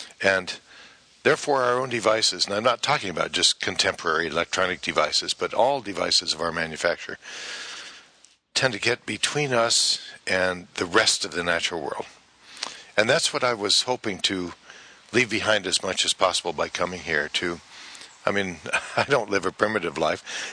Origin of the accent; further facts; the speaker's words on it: Denver, Colorado, United States; I was born in Denver and grew up on the eastern arid edges of Denver